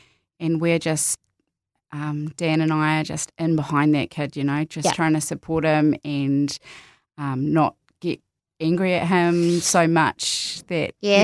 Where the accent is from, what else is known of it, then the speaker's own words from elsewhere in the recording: Kaiapoi, Canterbury, New Zealand; Yeah, I'm originally from Kaiapoi, which is up near Christchurch, little town up there. Yeah. And so originally I'm from there and brought up there.